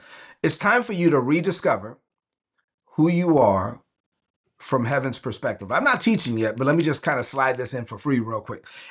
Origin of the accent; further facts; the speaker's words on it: Brooklyn, New York, United States; I'm from Brooklyn, I let everybody know it, and I cursed every third word.